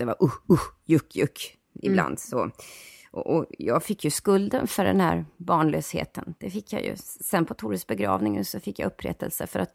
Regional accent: Stockholm, Stockholm County, Sweden; Jag är ju 67 år då, så att jag växte upp i Björkhagen, Hammarbyhöjden, på Ystadsvägen, i de radhusen där som kostar 6-7 miljoner nu för tiden faktiskt.

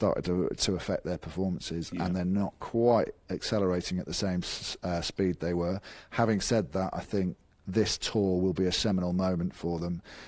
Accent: England, United Kingdom; So again, it's very easy to say I'm English, but absolutely right.

